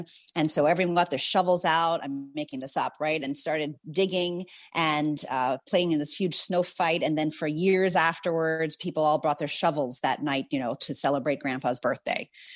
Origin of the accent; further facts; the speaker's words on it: Zimbabwe; born there; also born or lived in Indonesia / India / The Hague, Netherlands; I was born in Zimbabwe because it was the best good hospital that would accept an interracial couple at the time near the village that we were living in. We lived in Indonesia. We lived in India.